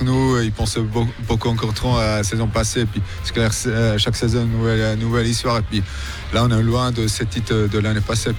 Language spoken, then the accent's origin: French; Germany; À la fin, je suis allemand, du coup, un peu plus calme